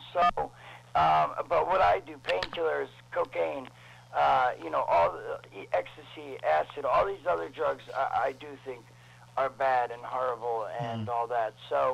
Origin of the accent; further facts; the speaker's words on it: New Jersey, United States; And then then we'll be in Jersey, and Jersey's my hometown, so, you know, it's good.